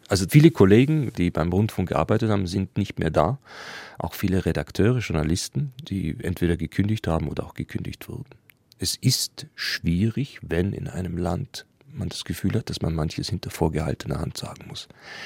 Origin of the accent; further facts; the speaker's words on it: Germany; Ich tue es auch nicht, weil ich Deutscher bin